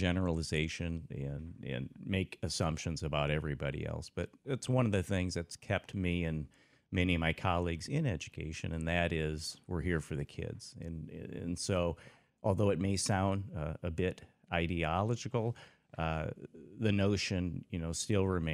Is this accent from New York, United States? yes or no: no; Iowa, United States; also born or lived in Arizona / Michigan / Illinois; Well, born and raised in Iowa, as you said, and I've had the opportunity to work in Arizona and Michigan.